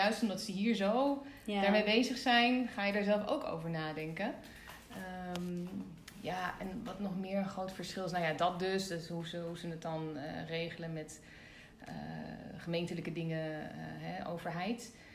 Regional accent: Netherlands; Ik kan dat niet als Nederlander hoor.

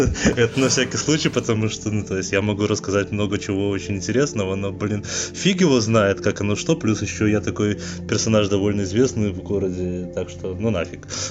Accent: Rechytsa, Gomel Region, Belarus; из Беларуси, из Речицы.

